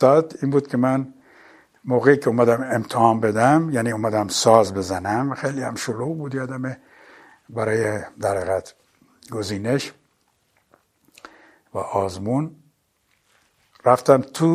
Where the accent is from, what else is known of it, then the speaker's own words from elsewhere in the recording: Khuzestan, Iran; گفت بچه کجایی؟ گفتمش که خوزستانیم. گفت که سیستانی. گفتم نه خوزستانی.